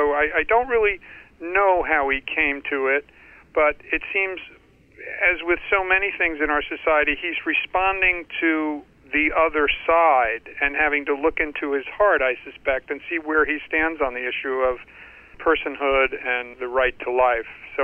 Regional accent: New York, United States; But as a New Yorker, I will tell you

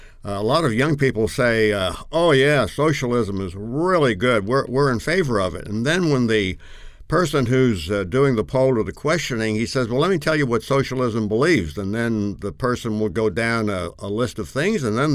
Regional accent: New York City, New York, United States; I'm originally from New York City, and I'm 78 years of age

